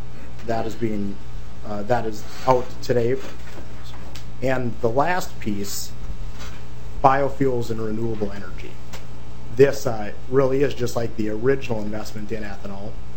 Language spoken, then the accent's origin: English; Buckman, Minnesota, United States; I grew up in Buckman, Minnesota, where we had a group of wonderful community leaders used to come in and cook from scratch our lunches every day.